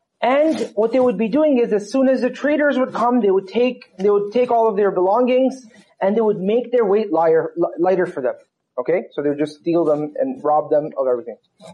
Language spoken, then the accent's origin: English; Canada; I remember growing up in Canada